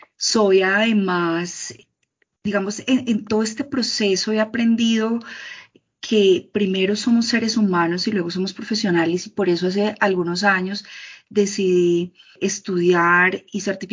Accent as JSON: {"language": "Spanish", "town": "Popayán", "region": "Cauca", "country": "Colombia", "tie": "born or raised there", "said": "No quiero decir mi edad en número, pero ya la van a pillar. Nací en Popayán, mi familia vivió muchos años en Popayán"}